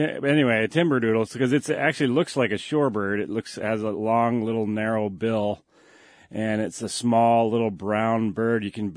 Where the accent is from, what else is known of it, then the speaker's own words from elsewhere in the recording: New Hampshire, United States; I grew up in New Hampshire, and I used to work on a Christmas tree plantation in the spring and planting trees.